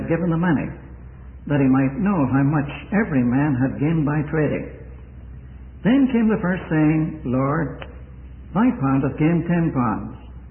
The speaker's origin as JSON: {"language": "English", "country": "Ireland", "tie": "born there", "accent": "brogue", "moved": "as an adult", "said": "I was born in Ireland. I was reminded of that this morning. Some people told me I had a brogue. Well, it's 47 years since I left there."}